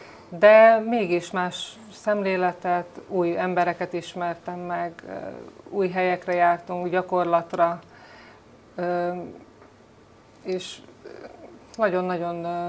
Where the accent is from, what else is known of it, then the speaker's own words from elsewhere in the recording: Satu Mare, Satu Mare County, Romania; moved away as an adult; én Szatmár-Németiből származom, és eljöttem szerencsét próbálni dolgozni